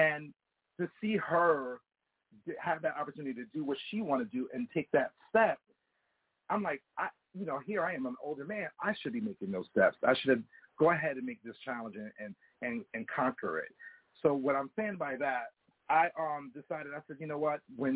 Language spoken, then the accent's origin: English; Connecticut, United States; moved away as an adult; now in New York, United States; So I'm actually from Connecticut. I moved here to New York, I want to say probably about 18, 19 years ago.